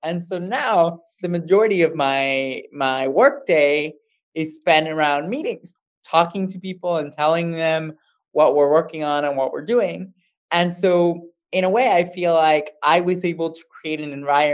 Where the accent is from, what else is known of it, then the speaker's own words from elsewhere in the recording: Monterrey, Nuevo León, Mexico; I grew up in Monterrey, Mexico, which is the Silicon Valley of Mexico, lots of people starting businesses.